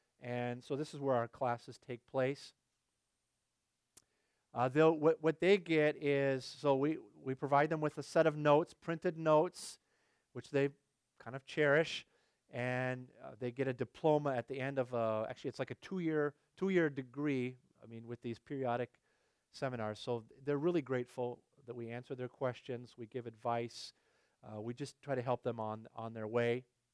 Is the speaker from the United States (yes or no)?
no; France; I actually end up going to a lot of French-speaking Africa because I was raised in France.